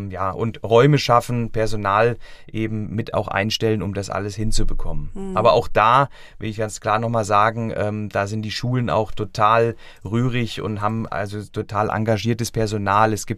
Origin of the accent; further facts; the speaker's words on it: Antrifttal, Hesse, Germany; Ich bin überhaupt gar nicht gebürtig aus dem Vogelsbergkreis.